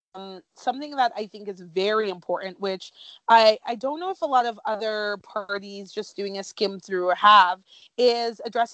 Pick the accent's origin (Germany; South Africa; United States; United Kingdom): United States; well, I grew up in the States, so there was nothing covered.